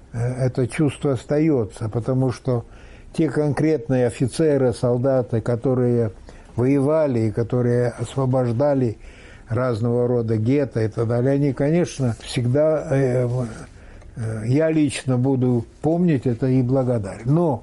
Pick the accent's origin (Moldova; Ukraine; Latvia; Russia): Moldova; Dondușeni, Dondușeni District; Я сказал, что я вот из Молдавии, вот, а откуда? Я говорю, Дандюшана.